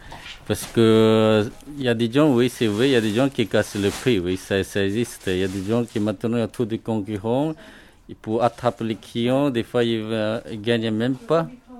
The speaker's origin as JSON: {"language": "French", "town": "Wenzhou", "region": "Zhejiang", "country": "China", "second_language": "French", "moved": "as an adult", "lives_now": "France", "said": "Je viens du sud de la Chine, ça s'appelle Wenzhou, une ville de Wenzhou. Et à Paris, il y a beaucoup de commerçants chinois qui viennent de cette région. Et je venais en France depuis 1991"}